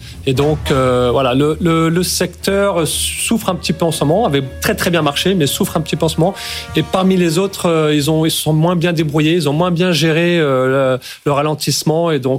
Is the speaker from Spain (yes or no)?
no; Strasbourg, Grand Est, France; born there; Donc moi, je suis né à Strasbourg, donc ça me touche doublement.